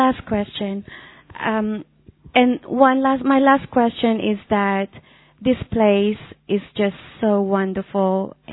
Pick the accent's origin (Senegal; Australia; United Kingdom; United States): Australia; And I came from Australia, and it's a great country